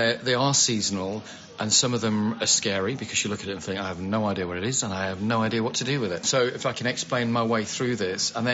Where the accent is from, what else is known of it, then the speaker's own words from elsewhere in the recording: Sheffield, Yorkshire and the Humber, United Kingdom; also born or lived in Italy; I'm a Yorkshire boy, and I was from an Italian background, but born and raised in Sheffield. I went to catering college up there. I then did travel the world. You know, I grew up in a working men's club.